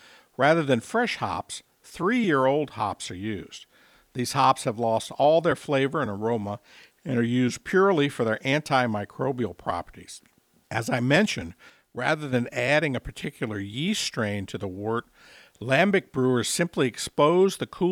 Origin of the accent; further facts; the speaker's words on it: New Orleans, Louisiana, United States; Since I grew up in New Orleans, my French is considerably better than my Dutch, so I'll stick with calling it Goose.